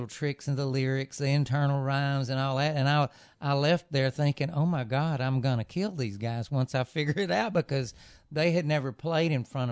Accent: Texas, United States; I told him I'm from Texas.

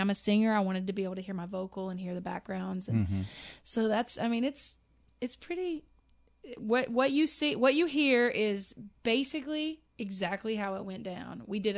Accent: Mississippi, United States; But I knew that Nashville wasn't very far from home because I'm from Mississippi. It's like 6 hours.

